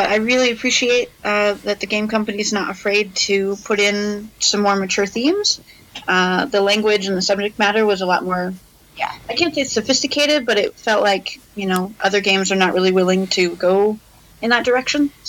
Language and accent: English; Montana, United States; now in Idaho, United States; I'm originally from Montana, but I now live in Idaho.